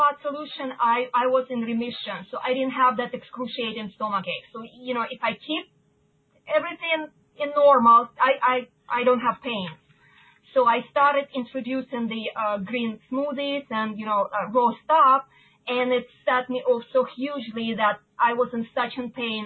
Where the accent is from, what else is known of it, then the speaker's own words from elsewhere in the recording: Florida, United States; I'm from Florida.